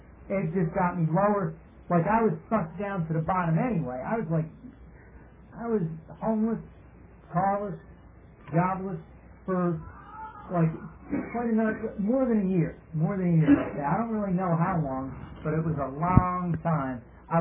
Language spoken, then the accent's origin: English; Pennsylvania, United States; I was born and raised in the Poconos.